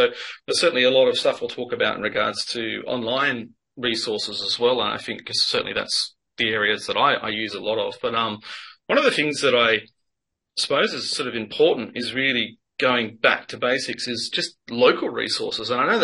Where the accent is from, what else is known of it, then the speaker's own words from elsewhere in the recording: Australia; I'm an Australian pathologist.